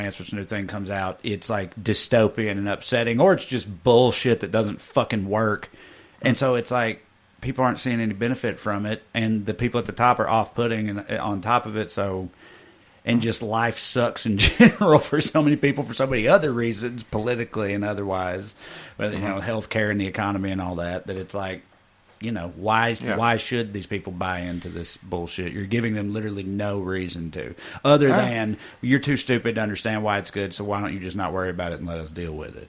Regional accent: Oshkosh, Wisconsin, United States; yeah, this my hometown's Oshkosh Bagosh plant, which I think is one of the more whimsical ones.

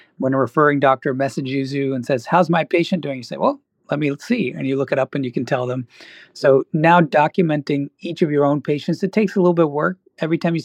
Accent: New Zealand; born there; I was born in New Zealand, so I still like rugby

